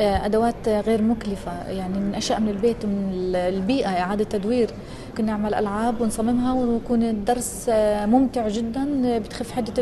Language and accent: Arabic; Palestine; سعيدة جدا كوني معلمة فلسطينية موجودة بهذا المكان